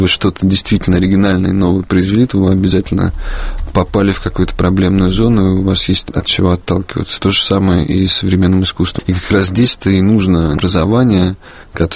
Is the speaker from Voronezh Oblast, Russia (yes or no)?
yes; Voronezh, Voronezh Oblast, Russia; born there; Я родился в Воронеже, имею отношение к региональному искусству.